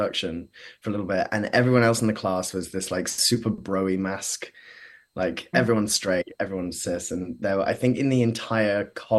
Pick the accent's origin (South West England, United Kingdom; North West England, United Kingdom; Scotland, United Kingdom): South West England, United Kingdom; Exeter; growing up in Exeter, which is maybe like an hour and a half from Bristol, it doesn't have this the same kind of music history at all.